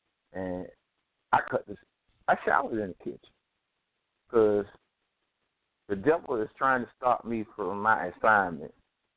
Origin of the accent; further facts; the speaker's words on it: Rocky Mount, North Carolina, United States; I'm originally from Rocky Mount, North Carolina, but I reside in Eaton, North Carolina.